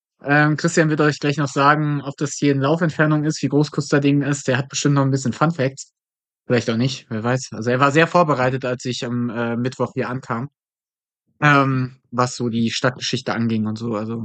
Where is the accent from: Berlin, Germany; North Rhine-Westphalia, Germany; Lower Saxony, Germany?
North Rhine-Westphalia, Germany; Also ich komme ja aus der Ecke und ich kann sagen, Oer-Erkenschwick ist nicht schön.